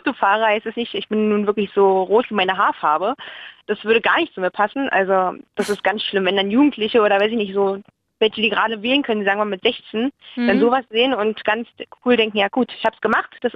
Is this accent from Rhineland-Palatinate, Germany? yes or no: no; Berlin, Germany; ich komme ja aus Hellersdorf